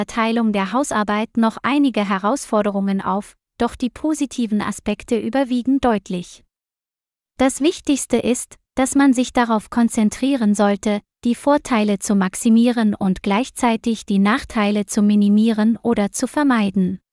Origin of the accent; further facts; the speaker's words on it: Vietnam; German is a second language; In meinem Heimatland Vietnam wird dieses Thema immer beliebter.